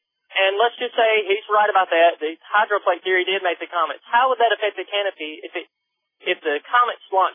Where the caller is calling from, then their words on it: Mississippi, United States; Mississippi.